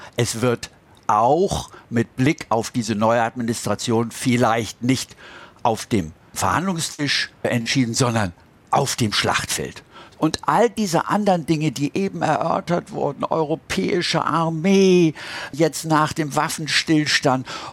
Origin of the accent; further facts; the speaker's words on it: Kappel, Baden-Württemberg, Germany; ich schließe mit einer Erinnerung an meine Kindheit in Kappel bei Freiburg.